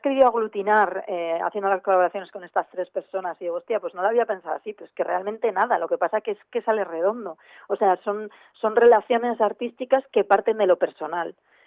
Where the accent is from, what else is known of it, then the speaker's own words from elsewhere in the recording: Cascante, Navarre, Spain; Pues yo soy vasca de Cascante, que es un pueblo de la Ribera Navarra